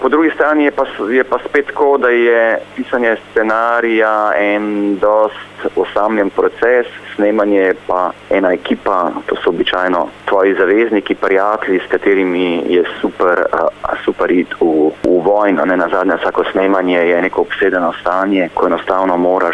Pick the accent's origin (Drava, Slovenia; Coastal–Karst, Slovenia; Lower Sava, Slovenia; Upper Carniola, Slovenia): Lower Sava, Slovenia; Krško; Jaz sem doma iz Krškega